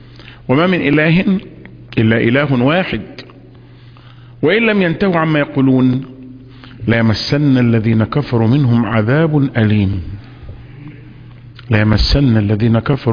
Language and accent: Arabic; Egypt; لغايه دلوقتي بنقول احنا مصريين